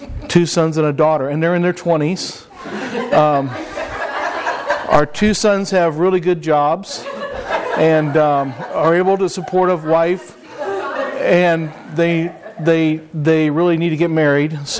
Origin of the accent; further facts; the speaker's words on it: Boonville, Missouri, United States; My wife Angie and I grew up in Missouri. I grew up in Boonville, and she grew up in Hallsville, Missouri, just north of Columbia.